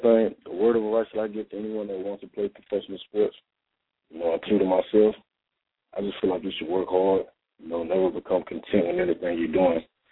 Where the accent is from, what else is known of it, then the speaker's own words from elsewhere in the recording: Jacksonville, Florida, United States; you know, I'm from Jacksonville, Florida, and that's where I spent most of my life at.